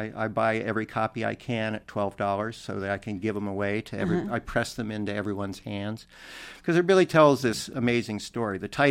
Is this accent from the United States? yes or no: yes; Ohio, United States; I'm from Ohio. You know, I came here to school like many people.